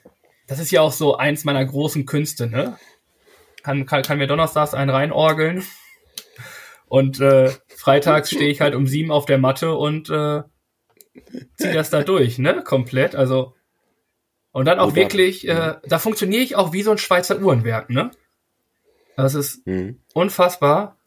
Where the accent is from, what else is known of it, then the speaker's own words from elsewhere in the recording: Hamburg, Germany; Wir kommen aus Hamburg und wir haben viel, viel immer zu tun.